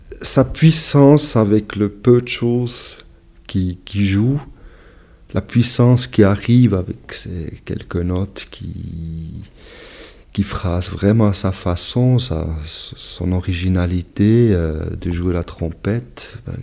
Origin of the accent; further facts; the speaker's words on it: Switzerland; Moi, je suis Suisse, je ne peux pas être Cubain